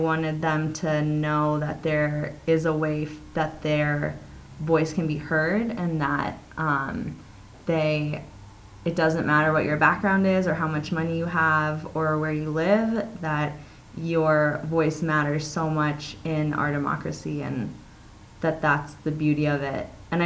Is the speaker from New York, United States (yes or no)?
no; Bozeman, Montana, United States; One, I grew up in Bozeman and I love this place so much